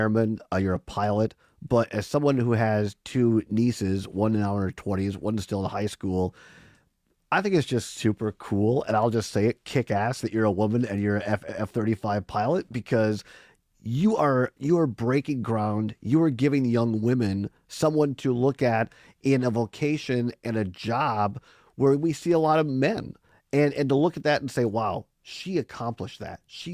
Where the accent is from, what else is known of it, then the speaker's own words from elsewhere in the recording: Wisconsin, United States; I grew up in Southwest Wisconsin, out in the Driftless area, Richland County, and our family farm.